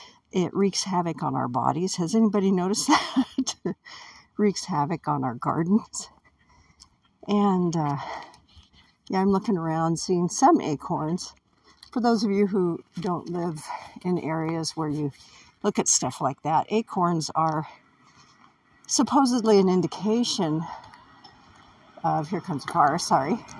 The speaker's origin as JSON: {"language": "English", "town": "Weaverville", "region": "California", "country": "United States", "tie": "born or raised there", "said": "So anyway, yeah, it's a nice little town. I love it. I consider it my hometown. I was born elsewhere, but this is my home."}